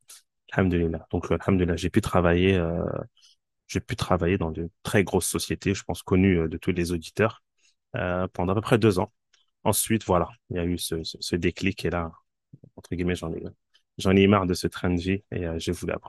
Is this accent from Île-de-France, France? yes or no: yes; Île-de-France, France; moved away as an adult; J'ai grandi en France, en banlieue parisienne, dans la banlieue ouest. Alhamdulillah, j'étais en France jusqu'en 2002.